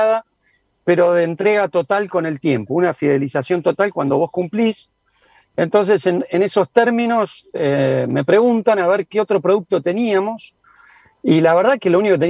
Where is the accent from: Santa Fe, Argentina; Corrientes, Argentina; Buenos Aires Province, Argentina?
Buenos Aires Province, Argentina; General Las Heras; Desde el lugar de donde soy, General Las Heras, siendo un productor y elaborador